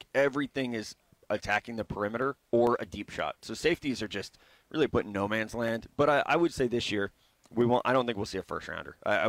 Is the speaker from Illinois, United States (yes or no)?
no; Missouri, United States; I'm from Missouri.